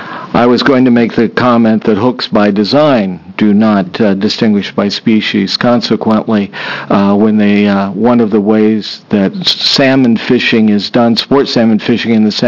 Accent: Astoria, Oregon, United States; I'm from Astoria, Oregon.

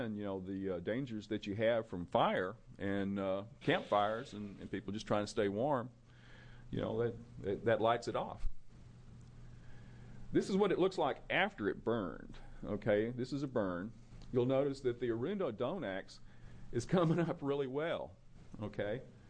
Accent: Texas, United States; as it does in my home state of Texas

